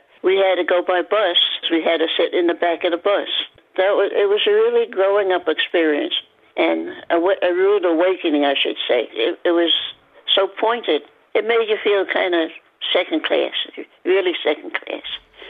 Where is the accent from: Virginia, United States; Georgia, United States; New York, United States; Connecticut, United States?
New York, United States; New York City; I grew up in Brooklyn, New York. We had friends, Jewish friends, we had Italian friends.